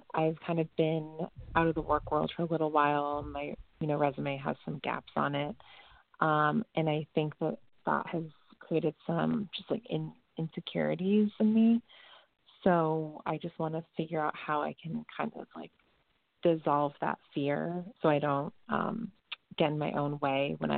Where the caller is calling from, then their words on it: Connecticut, United States; Hi, I'm here in Connecticut.